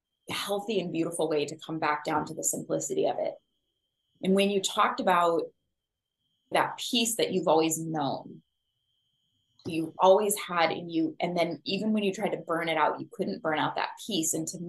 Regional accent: Pacific Northwest, United States; also born or lived in Hawaii / Colorado; because I grew up on the Pacific Northwest and then I lived my adult life in Hawaii.

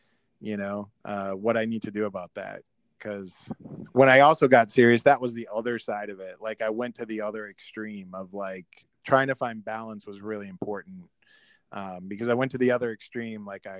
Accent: Lowell, Massachusetts, United States; I grew up in Lowell, Massachusetts. I was a overweight gay kid in the early 80s in Lowell, Massachusetts.

